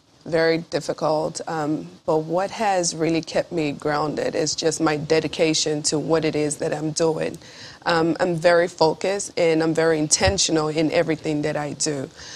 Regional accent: Nigeria; I have best of both worlds, being an American and being a Nigerian.

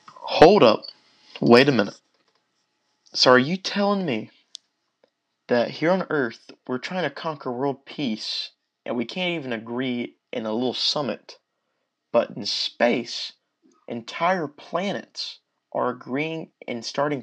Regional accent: South Carolina, United States; I'm from South Carolina, but I love the winters and falls better.

